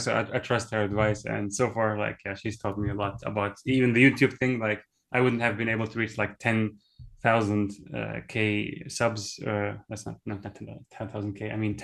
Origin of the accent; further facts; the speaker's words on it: Dubai, United Arab Emirates; also born or lived in Germany; now in Japan; I'm originally Iraqi, but I was born in Germany, lived there for a few years, then moved to Dubai, where I lived most of my life in, and now I'm in Japan.